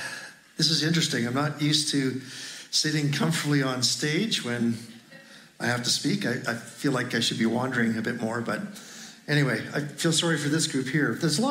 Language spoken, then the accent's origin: English; Manitoba, Canada; I grew up in Manitoba on a farm.